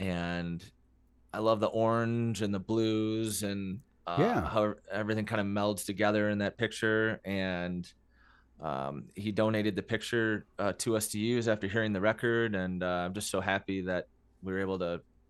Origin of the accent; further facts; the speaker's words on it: Petoskey, Michigan, United States; I'm from Southeast Michigan. I live halfway between Detroit and Ann Arbor. Originally grew up in Northern Michigan outside of Petoskey.